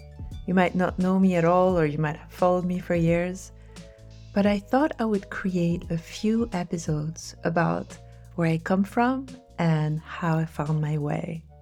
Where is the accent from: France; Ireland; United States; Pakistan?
France; Corsica; I was born in Corsica. Corsica is a small island in the middle of the Mediterranean.